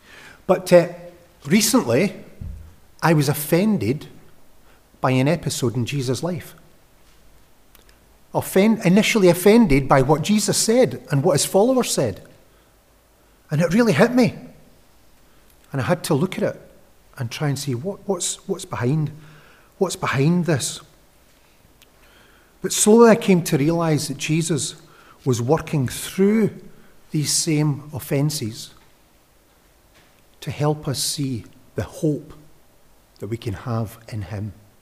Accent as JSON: {"language": "English", "town": "Johnstone", "region": "Scotland", "country": "United Kingdom", "said": "Greetings from the south of Renfrewshire. I come from Johnston"}